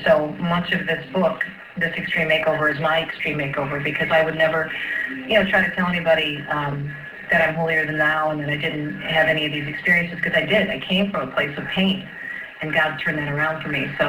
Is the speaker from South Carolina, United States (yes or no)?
no; Jersey City, New Jersey, United States; born there; my roots are here on the East Coast. I was born in Jersey City, so I have many family on the East Coast